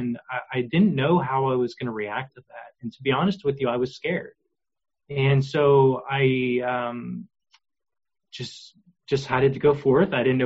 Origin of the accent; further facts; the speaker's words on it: Lancaster, Pennsylvania, United States; So as was discussed, I'm born and raised in Lancaster. I love Lancaster. It's very wonderful to be back.